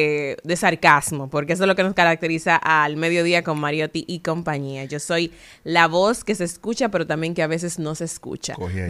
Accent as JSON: {"language": "Spanish", "town": "Boston", "region": "Massachusetts", "country": "United States", "said": "Yo soy de Boston."}